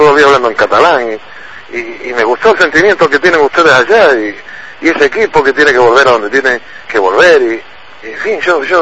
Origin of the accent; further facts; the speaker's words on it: La Pampa, Argentina; yo me crié en La Pampa y corriendo en la pradera no tenía problema, me levantaba, me caía, ¿no?